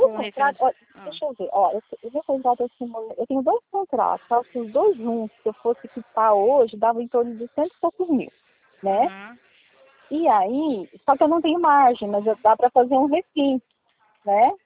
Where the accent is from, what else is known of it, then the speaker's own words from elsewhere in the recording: Maringá, Paraná, Brazil; Nossa, eu sou de Maringá, no Paraná.